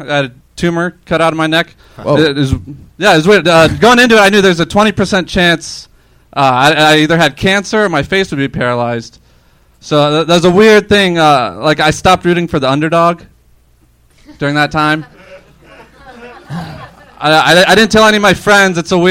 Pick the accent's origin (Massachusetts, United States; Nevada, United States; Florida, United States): Florida, United States; Orlando; Florida, Orlando, Florida.